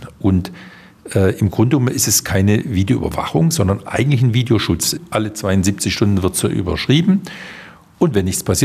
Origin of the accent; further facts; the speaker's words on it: Berlin, Germany; born there; ich bin in Ostberlin geboren, im April 62